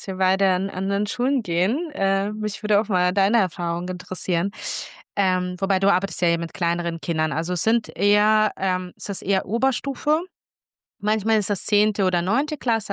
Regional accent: Germany; Ich bin in Deutschland aufgewachsen, zwar nicht geboren, aber aufgewachsen und hab das wirklich, sehe das auch an, auch als Heimat

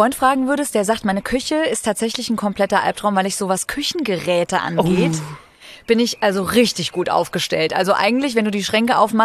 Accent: Frankfurt, Hesse, Germany; Also ich bin ja Frankfurter Mädchen. Ja, nur mein Papa ist Schwabe, aber ich bin tatsächlich hier geboren, aufgewachsen und so weiter.

